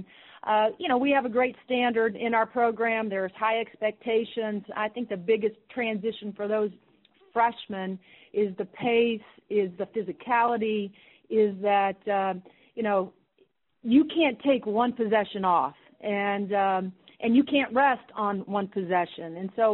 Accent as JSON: {"language": "English", "region": "Indiana", "country": "United States", "said": "I'm from Southern Indiana and been to a lot of games in Simon Scott Assembly Hall."}